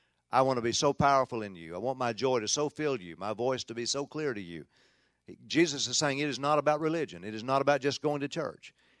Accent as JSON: {"language": "English", "region": "Tennessee", "country": "United States", "tie": "born or raised there", "said": "There was a lady in our family, Aunt Ruth was her name, where I grew up in Tennessee."}